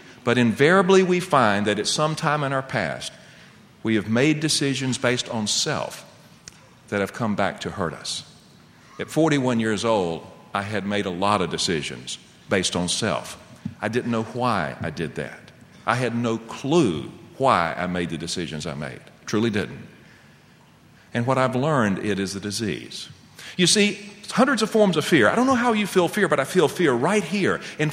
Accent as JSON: {"language": "English", "region": "North Carolina", "country": "United States", "said": "I know we're both from North Carolina."}